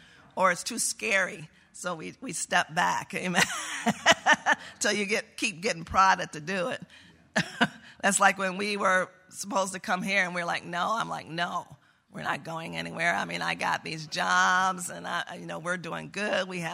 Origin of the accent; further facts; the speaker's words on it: United States; I said, "But that's what I am. I'm an American."